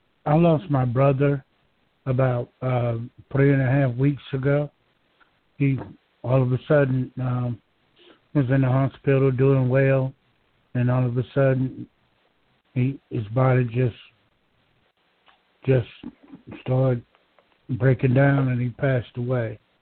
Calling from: Georgia, United States; I'm calling from Georgia.

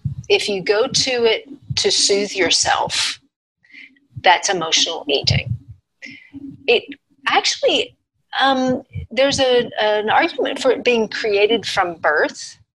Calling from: Arlington, Texas, United States; Hi, Dr. Shields. I'm from Arlington, Texas, and I'm doing great.

